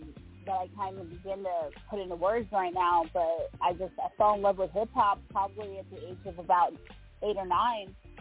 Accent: Phoenix, Arizona, United States; also born or lived in Southern California; I grew up in Phoenix, Arizona, and in Southern California, so I just fell in love with West Coast and East Coast hip hop.

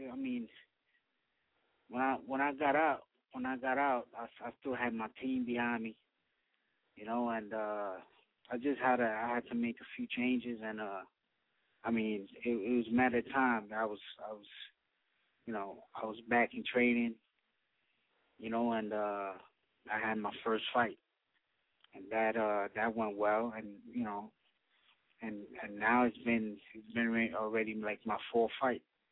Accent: Spanish Harlem, New York, United States; I'm from Spanish Harlem, Eastside.

